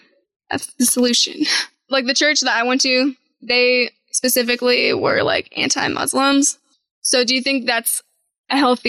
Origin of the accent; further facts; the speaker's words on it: Bakersfield, California, United States; The church I went to, I'm from Bakersfield.